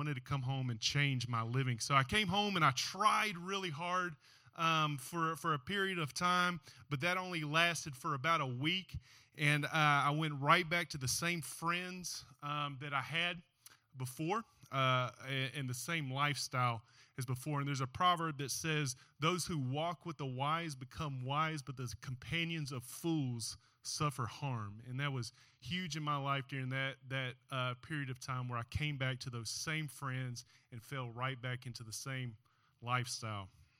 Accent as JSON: {"language": "English", "region": "Louisiana", "country": "United States", "tie": "born or raised there", "said": "I grew up in Louisiana, going to church, but the church that we attended was not centered on the gospel."}